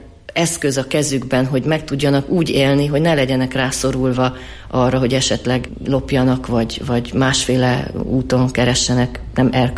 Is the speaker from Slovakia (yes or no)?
no; Romania; Azért viszont, hogy magyar vagyok, azért volt több összetűzés. Még külföldön is, amikor megkérdezték, hogy milyen nemzetiségű vagyok, és én mondtam, magyar vagyok Romániából